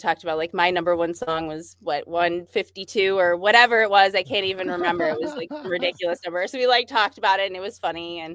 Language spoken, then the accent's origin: English; Buffalo, New York, United States; I mean, I'm from Buffalo. You just get in the car and fucking drive.